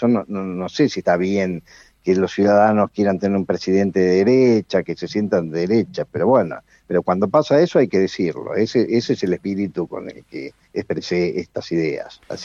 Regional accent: Argentina; Porque cuando juega Argentina al Mundial, ahí no hay grietas, somos todos argentinos.

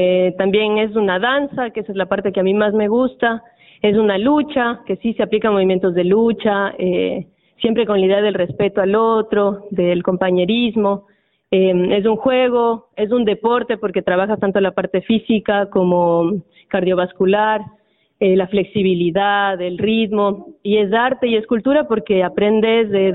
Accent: Ecuador; now in Luján, Argentina; Vivo acá en Luján desde hace un año y medio. Yo vengo de Ecuador.

